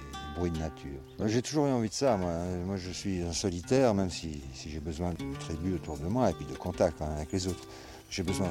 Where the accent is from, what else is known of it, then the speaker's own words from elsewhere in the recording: Italy; now in France; je me sens pas dépaysé ici par rapport à ma ville natale parce que bien que je vive maintenant complètement en France depuis longtemps, enfin je suis quand même resté italien